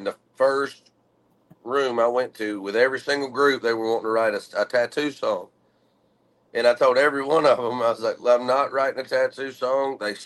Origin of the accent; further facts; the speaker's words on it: Georgia, United States; I'm from Georgia, and we don't play all that.